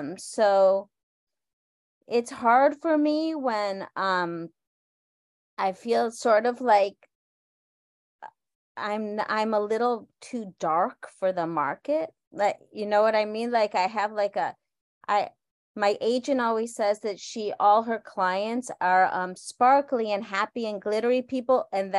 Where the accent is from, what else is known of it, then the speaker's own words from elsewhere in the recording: Argentina; And I am from Argentina, so I am Latin American.